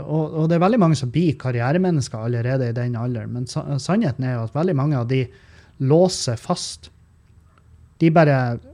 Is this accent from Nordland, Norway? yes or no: yes; Meløy, Nordland, Norway; Nå snakker jeg om for eksempel Meløy, der jeg kommer ifra.